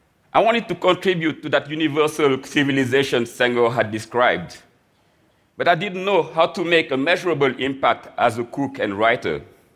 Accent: Dakar, Senegal; moved away as an adult; now in United States; I was born and raised in Dakar, Senegal, and through a combination of accident and cosmic justice, became a chef in the US.

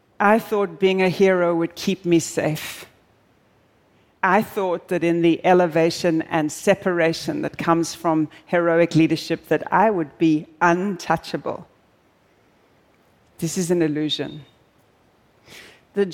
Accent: South Africa; I'm originally South African

